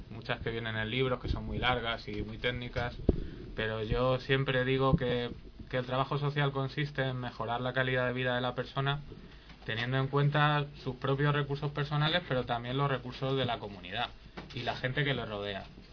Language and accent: Spanish; Madrid, Community of Madrid, Spain; Soy de Madrid. De Madrid. De Ventas, Barrio de la Concepción, para más datos.